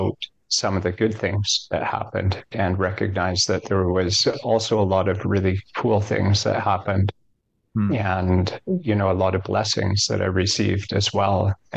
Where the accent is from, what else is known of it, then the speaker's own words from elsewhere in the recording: Revelstoke, British Columbia, Canada; born there; I was born in Revelstoke, BC. Small mountain town, and we worked in forestry and we built log homes.